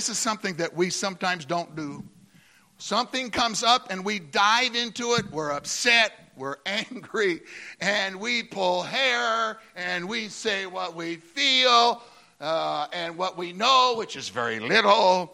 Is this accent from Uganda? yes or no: no; Idaho, United States; born there; Well, I was born in Idaho. I've been born twice.